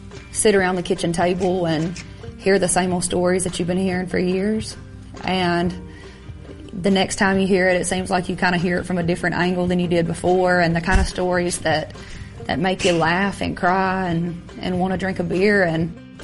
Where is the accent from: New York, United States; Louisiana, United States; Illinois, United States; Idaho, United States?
Louisiana, United States; Baskin; I am a country music singer-songwriter, and I am from Baskin, Louisiana.